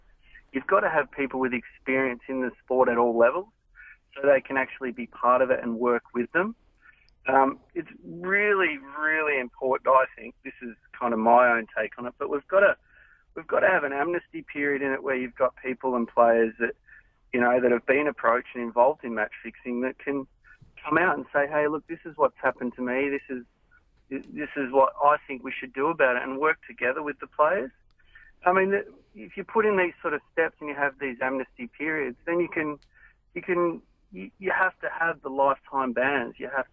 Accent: Australia; we just need some leadership from Tennis Australia as an Australian and as an Australian sort of tennis player.

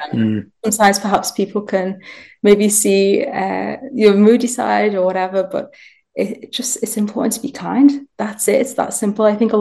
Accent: Liverpool, North West England, United Kingdom; I'm from Liverpool

